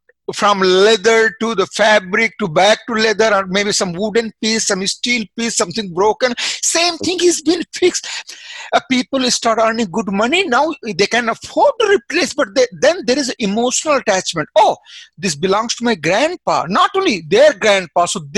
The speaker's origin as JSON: {"language": "English", "country": "India", "tie": "born or raised there", "said": "growing up in India without any electricity, without any telephone, television, automobiles, you know, so it's very different. We don't have 24-hour electricity and water supply in the villages I grew."}